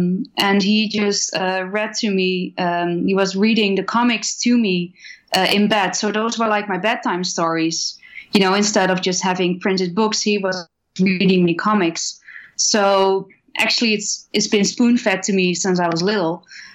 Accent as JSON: {"language": "English", "country": "Netherlands", "said": "Because I'm from the Netherlands, it's very different perspective."}